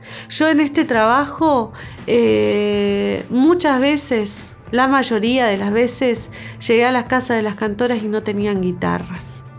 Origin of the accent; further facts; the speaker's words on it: Chos Malal, Neuquén, Argentina; de Chosmalal, del norte neuquino.